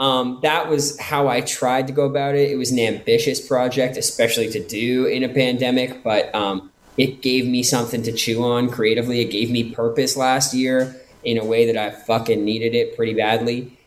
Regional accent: Canada; so many of my attitudes towards the world stem from growing up in Canada.

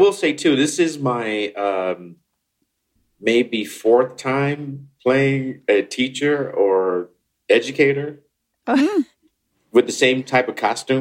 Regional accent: Chicago, Illinois, United States; And I was this nerd from Chicago who would, you know, it was insane to me

